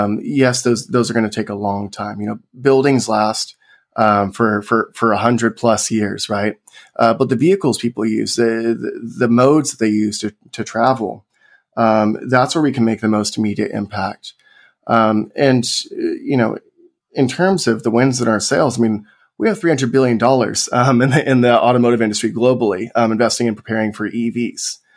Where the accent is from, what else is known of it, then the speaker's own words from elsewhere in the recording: California, United States; I come from the Central Valley of California, country boy from the middle of nowhere.